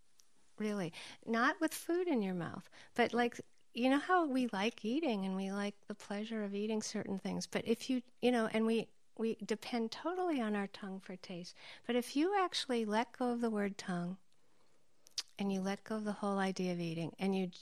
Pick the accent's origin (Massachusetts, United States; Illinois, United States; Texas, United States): Massachusetts, United States; moved away as an adult; now in Hawaii, United States; I moved to Hawaii in 1983 from Massachusetts